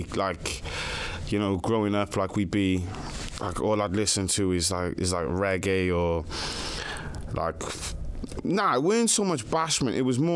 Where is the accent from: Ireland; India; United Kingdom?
United Kingdom; Cardiff, Wales; accent: Cardiff; I think in terms of my music, I think it's very Cardiff based on, like, my accent.